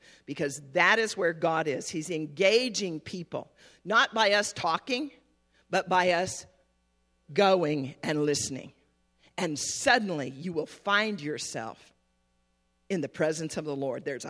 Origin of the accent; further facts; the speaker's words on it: United States; I grew up essentially on the Navajo reservation, but frankly, I forgot about it.